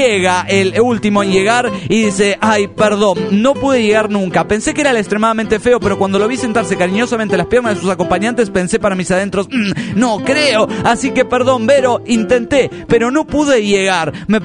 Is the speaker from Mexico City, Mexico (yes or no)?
yes; Mexico City, Mexico; del DF mexicano.